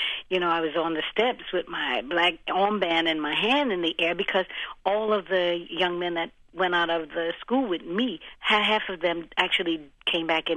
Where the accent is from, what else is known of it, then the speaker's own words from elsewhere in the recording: New Orleans, Louisiana, United States; I come from New Orleans, where the jazz, we say jazz was born